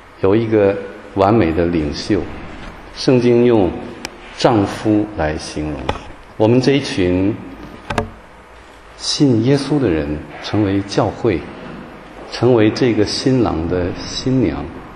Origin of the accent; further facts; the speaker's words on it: Taiwan; now in Heidelberg, Germany; 像我从台湾来啊，我从小长大，我父亲是山东人，所以台湾同胞看我是外省第二代的家庭啊，这个外省人的家庭啊，外省人的家。